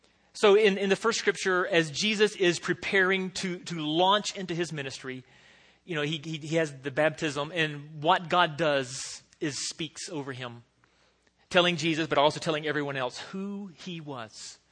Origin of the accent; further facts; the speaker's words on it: the South, United States; for me, I would say I'm a Southerner because I'm from the South.